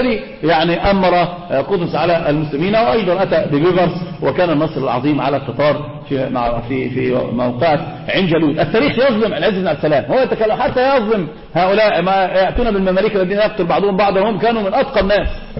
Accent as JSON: {"language": "Arabic", "country": "Egypt", "said": "هذا منتشر عندنا في مصر"}